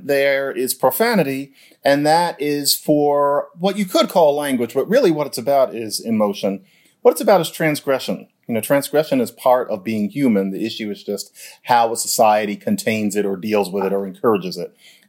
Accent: United States; although that's me as an American putting it that way

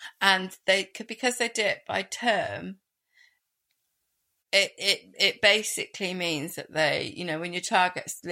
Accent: Wales, United Kingdom; I'm coming from Wales. Like, that was never, that's an alien notion to me.

